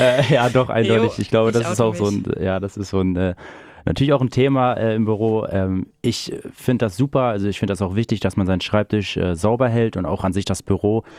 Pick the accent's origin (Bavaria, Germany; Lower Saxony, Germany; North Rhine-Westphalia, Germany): Lower Saxony, Germany; Großenheidorn; Ich komme gebürtig aus Großenhaidern. Mhm. Dementsprechend natürlich auch die Bindung zu dem Verein dort. Bin dort aufgewachsen und bin dann vor knapp 2 Jahren nach Hannover gezogen, in die Südstadt